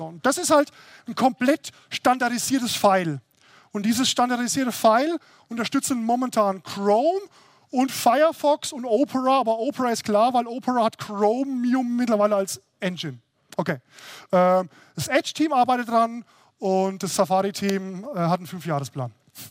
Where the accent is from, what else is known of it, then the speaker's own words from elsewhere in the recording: Würzburg, Bavaria, Germany; also ich komme ja aus der Würzburger Gegend, wie man vielleicht hört